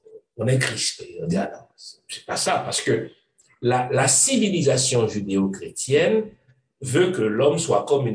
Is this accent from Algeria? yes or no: no; Haiti; moi je viens d'Haïti, ça va au moins.